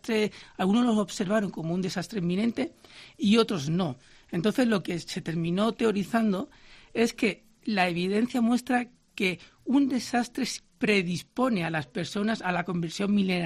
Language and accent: Spanish; Vélez-Málaga, Andalusia, Spain; que yo soy de Vélez Málaga.